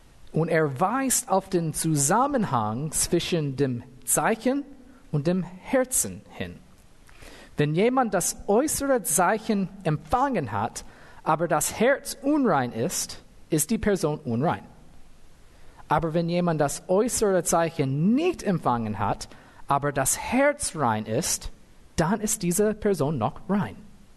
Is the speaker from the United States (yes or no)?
yes; United States; also ich bin Amerikaner, das ist meine Heimat.